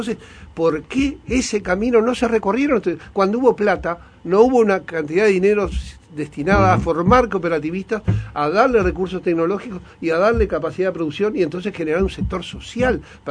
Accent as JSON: {"language": "Spanish", "country": "Uruguay", "said": "de nuestra ideología como uruguayos"}